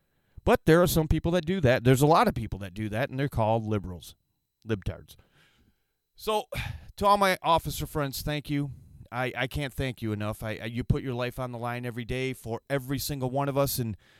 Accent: Michigan, United States; Oh, hey, we got a good story here from my home state of Michigan, as if this is going to be a surprise.

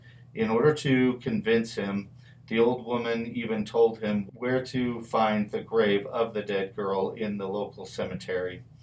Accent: California, United States; I didn't hear a lot of them growing up in California, because Mormons in California didn't seem to talk about that a whole lot.

